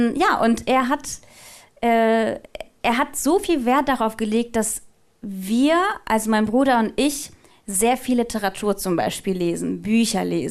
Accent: Russia; moved away; ich kenne das jetzt aus der russischen Schule so, ich bin ja früher in Russland tatsächlich zur Schule gegangen.

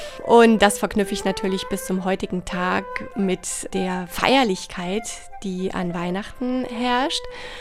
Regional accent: Regensburg, Bavaria, Germany; Weihnachten bedeutet für mich die Erinnerung an meine Heimatstadt Regensburg in Bayern.

